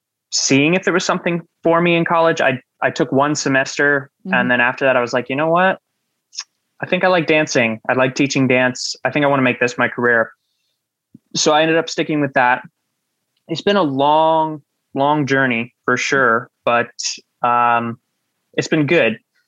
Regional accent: Stevens City, Virginia, United States; So I grew up in Stevens City, but had a lot of friends down in Harrisonburg.

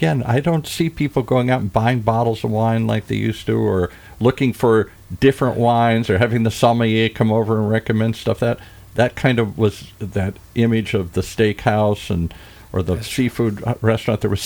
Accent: Midwest, United States; now in California, United States; I love seafood, and I'm from the Midwest, so I came to California seeking seafood.

